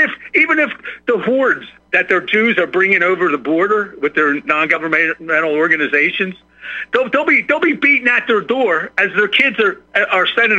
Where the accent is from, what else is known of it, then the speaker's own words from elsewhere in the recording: New Jersey, United States; now in Texas, United States; I moved to Texas from New Jersey. My family wanted to come down here because they had kids and they liked the laws.